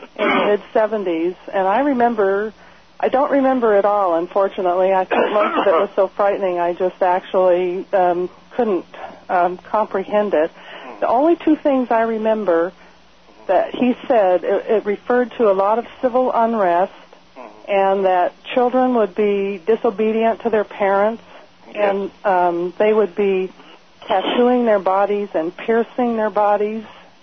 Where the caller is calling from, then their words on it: Red Bluff, California, United States; I'm calling from Red Bluff, California.